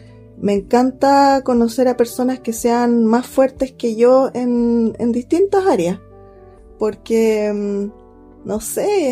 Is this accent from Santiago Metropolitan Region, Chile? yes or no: yes; Santiago, Santiago Metropolitan Region, Chile; born there; moved away as an adult; now in Puerto Montt, Chile; Tengo 34 años, nací en Santiago, pero hace 10 años decidí dejar mi ciudad atrás y mudarme al sur. Hoy en día vivo feliz en la región de los lagos, específicamente en Puerto Montt